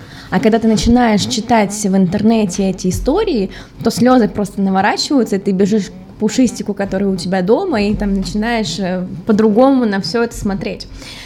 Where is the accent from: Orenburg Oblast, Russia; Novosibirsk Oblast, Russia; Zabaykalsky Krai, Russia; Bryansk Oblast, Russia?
Bryansk Oblast, Russia; Bryansk; я сама из Брянска